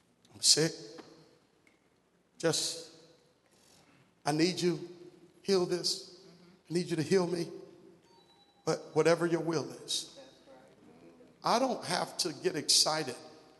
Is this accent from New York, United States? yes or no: yes; Brooklyn, New York, United States; I grew up in Brooklyn. Yeah, I know I'm from Brooklyn.